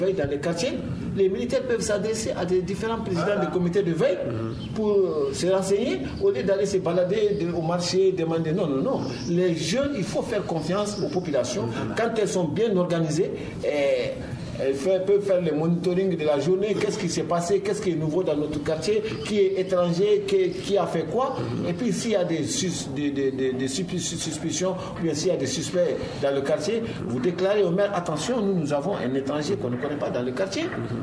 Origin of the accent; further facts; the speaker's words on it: Mali; en tant que Malien et patriote